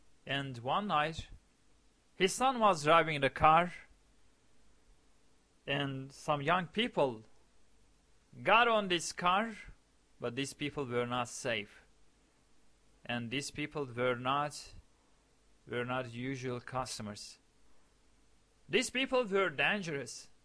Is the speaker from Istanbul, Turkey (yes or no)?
no; Diyarbakir, Diyarbakır Province, Turkey; English is a second language; I am also from Diyarbakir, from the eastern parts of Turkey, and I didn't want to tell the man that I come from the eastern part of Turkey